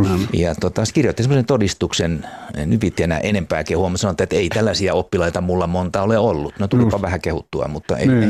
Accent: Virrat, Pirkanmaa, Finland; Mä olen Virroilta.

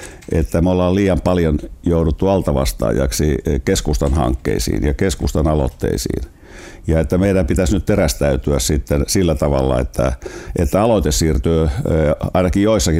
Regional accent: Helsinki, Uusimaa, Finland; born or raised there

